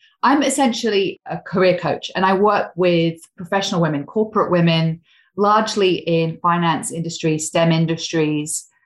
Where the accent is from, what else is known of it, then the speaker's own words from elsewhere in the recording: England, United Kingdom; now in Australia; I'm actually English, but living in Australia. So I've been here now for over 12 years and my accent's still not remotely Australian.